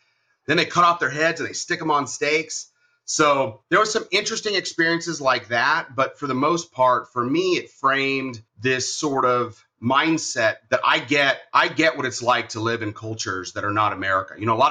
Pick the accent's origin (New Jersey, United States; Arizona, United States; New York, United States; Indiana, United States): Arizona, United States; I'm from Arizona. And the reason I'm from Arizona is because my grandfather on my mom's side picked up his family, moved from Nebraska when my mom was young